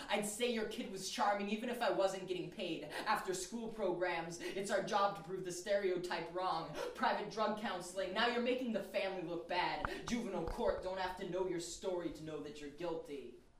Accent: Denver, Colorado, United States; I am from Denver, so as a result, some of my poems, especially the one I'm going to do first, have references to that place.

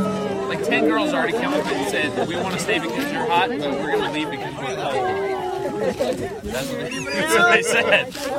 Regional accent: San Diego, California, United States; We're from San Diego.

